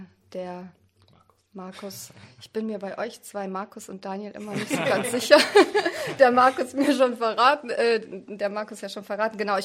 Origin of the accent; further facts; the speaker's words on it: Kierspe, North Rhine-Westphalia, Germany; komme aus Kirsbe ursprünglich